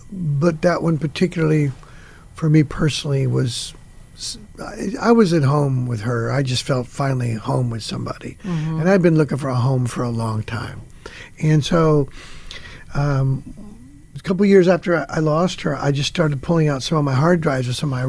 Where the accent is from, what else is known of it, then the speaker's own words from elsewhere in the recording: Hanford, California, United States; where I was born and raised in Hanford